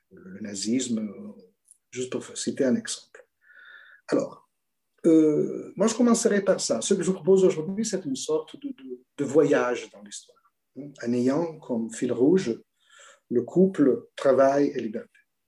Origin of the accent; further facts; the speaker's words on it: Italy; je viens d'Italie